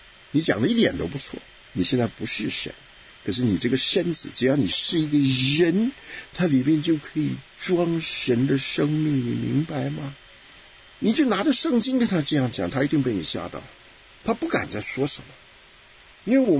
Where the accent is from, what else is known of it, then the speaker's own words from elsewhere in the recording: China; 因为我们中国人讲赐福啊，你有福啊，都是一些空话